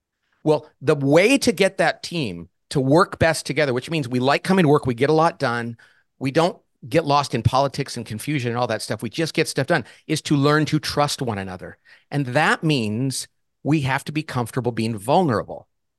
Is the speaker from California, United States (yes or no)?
yes; Bakersfield, California, United States; I was a kid, I grew up in Bakersfield, California, and my mom and dad didn't go to college.